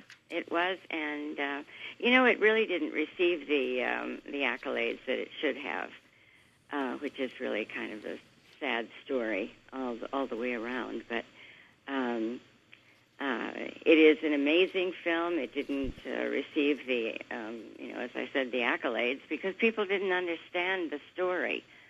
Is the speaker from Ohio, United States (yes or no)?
no; Minnesota, United States; now in Los Angeles, United States; No, but I'm from Minnesota, so I kind of keep a watch on what's going on over there. I was born in southern Minnesota, but I live in Los Angeles, in the Los Angeles area.